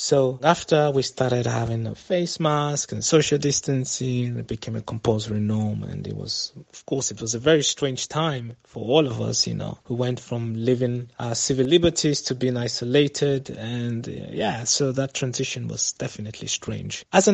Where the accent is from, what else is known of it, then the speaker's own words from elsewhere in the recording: Vienna, Austria; also born or lived in Nigeria; I'm an actor and a music producer. I was born in Nigeria and grew up here in Vienna, Austria.